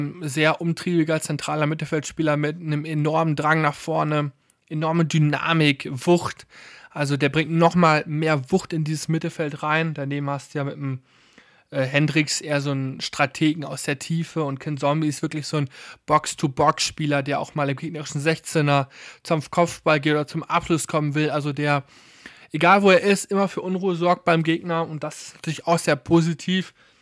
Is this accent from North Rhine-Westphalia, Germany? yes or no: yes; North Rhine-Westphalia, Germany; born there; Ich komme ja gebürtig aus dem Westmünsterland